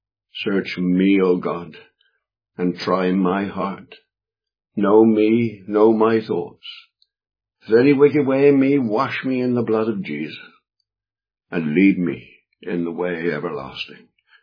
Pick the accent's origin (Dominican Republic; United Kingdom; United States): United Kingdom; England; I'm an Englishman, so I'm not following what's going on at the moment with Mr. Trump and the American tweets and all the rest of it.